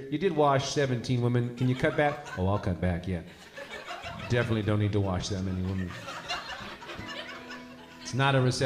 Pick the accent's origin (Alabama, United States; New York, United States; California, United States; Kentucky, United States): California, United States; Los Angeles; And I'm from Los Angeles. I was like, yeah, we got this.